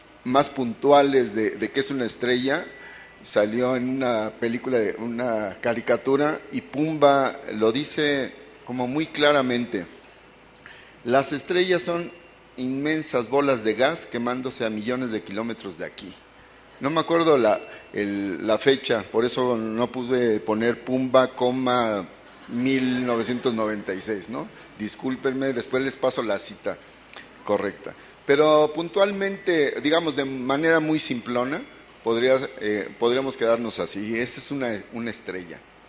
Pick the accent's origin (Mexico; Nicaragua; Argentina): Mexico; Bernal, Querétaro; Les presumo el lugar de donde vengo. Le decimos Bernal, la piedra de Bernal, pero en realidad no es una piedra, es un domo volcánico.